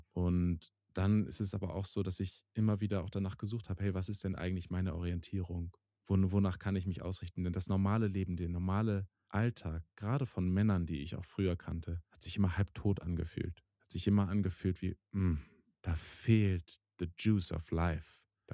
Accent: Northern Germany, Germany; Ich bin in Norddeutschland hier auch groß geworden

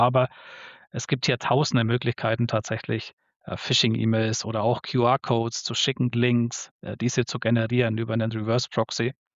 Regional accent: Bavaria, Germany; ich komme aus der Nähe aus Nürnberg

